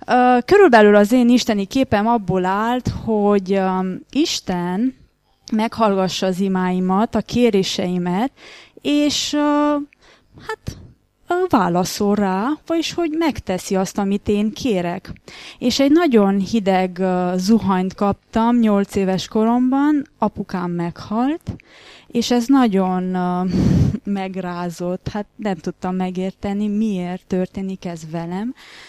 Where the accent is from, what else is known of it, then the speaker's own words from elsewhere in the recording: Cluj-Napoca, Cluj County, Romania; ahogy a testvér is mondta, és Kolozsvárról jöttem